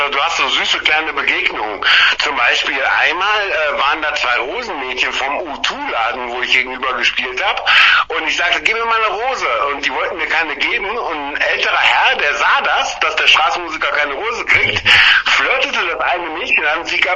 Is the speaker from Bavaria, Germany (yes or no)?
no; Düren, North Rhine-Westphalia, Germany; Ich habe, glaube ich, 3 oder 4 Dürenplatten gemacht, die nur meiner Heimatstadt gewidmet sind.